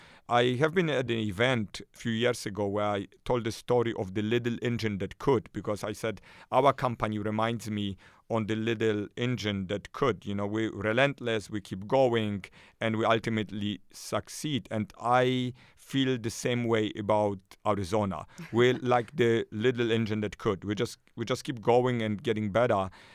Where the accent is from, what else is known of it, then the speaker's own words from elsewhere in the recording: Poland; I grew up in Poland, in communist Poland during the 80s. And when I was growing up in Poland, I always had this little bug for entrepreneurism.